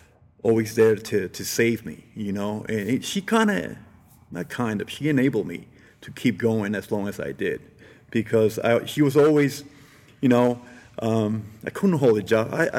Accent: Brooklyn, New York, United States; You know, I hated moving to Jersey at first because I loved Brooklyn. I grew up in Brooklyn. Everything about Brooklyn I love.

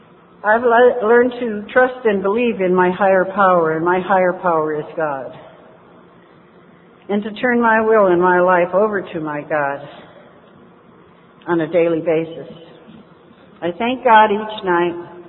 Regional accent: United States; And I said, well, I'm a first-generation American, and my parents were born in Scotland.

